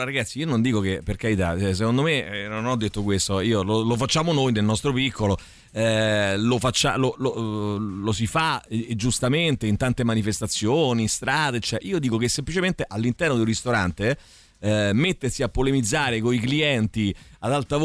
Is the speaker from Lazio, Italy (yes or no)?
yes; Viterbo, Lazio, Italy; Intanto sono stato a San Francisco e sono di Viterbo.